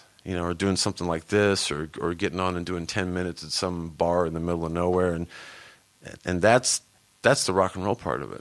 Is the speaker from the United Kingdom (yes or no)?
yes; United Kingdom; I'm too... I'm British in that regard.